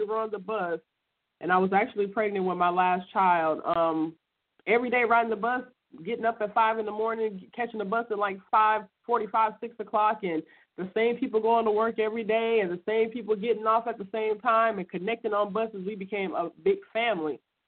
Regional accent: Compton, California, United States; Like my husband said, I'm from Compton, California. And yes, everything you heard about is true.

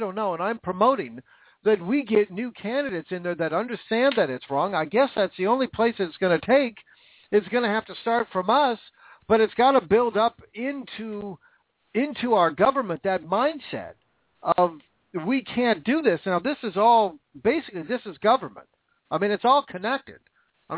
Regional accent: Washington, United States; You know, because I'm from Washington State, that's where I grew up.

